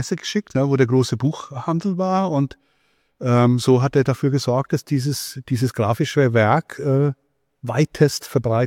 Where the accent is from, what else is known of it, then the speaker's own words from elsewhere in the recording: Switzerland; Ich bin Schweizer, ich bin Europäer